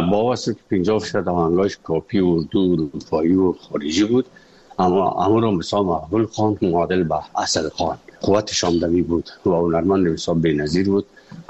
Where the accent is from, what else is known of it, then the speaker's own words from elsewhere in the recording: Afghanistan; also born or lived in Moscow; از افغانستان برآمدیم آمدیم سه مسکو